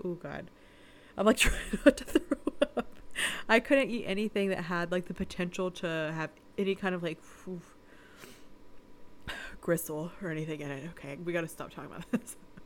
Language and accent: English; Chattanooga, Tennessee, United States; We were traveling to my hometown Chattanooga.